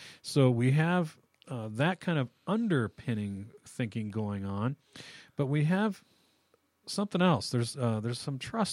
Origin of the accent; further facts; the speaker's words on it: Wyoming, United States; growing up in Wyoming, I have a different opinion of mountain size than most people's.